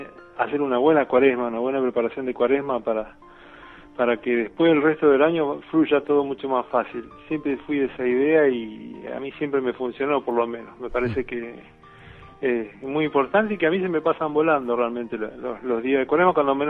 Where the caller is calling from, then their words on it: Santa Fe, Argentina; de Santa Fe